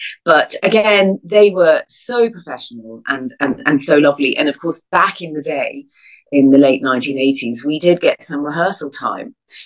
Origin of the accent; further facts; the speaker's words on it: Scotland, United Kingdom; I mentioned that I was really Scottish, you know, and so they thought it'd be nice if I did my Scottish accent or whatever.